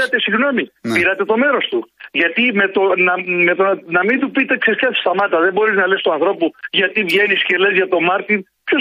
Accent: Heraklion, Crete, Greece; Εγώ είμαι από εκεί που είναι η ομάδα του Θεού. Είμαι από το Ηράκλειο, γέννημα Θρέμα, Όφης.

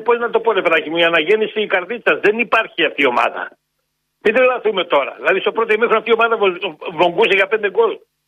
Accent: Thessaloniki, Central Macedonia, Greece; δεν είμαι ΠΑΟΚτής, είμαι Θεσσαλονικιός.

